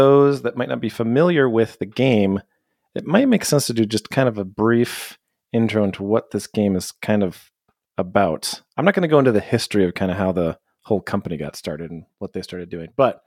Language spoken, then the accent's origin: English; Canada; I'm Canadian. What does that let me do?